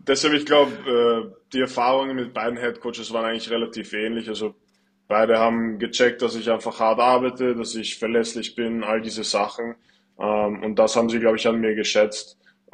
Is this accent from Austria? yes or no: yes; Vienna, Austria; Woher bist du eigentlich? Und ich so, ja, Österreich, Bruder, weißt du? Und er so, ja, aber wo? So, sag mal deine Stadt. Ich so, Wien.